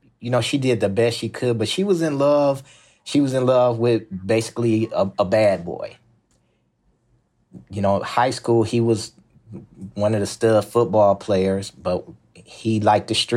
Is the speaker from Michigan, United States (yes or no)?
yes; Flint, Michigan, United States; I'm from born and raised in Flint, Michigan, 53-year-old black male.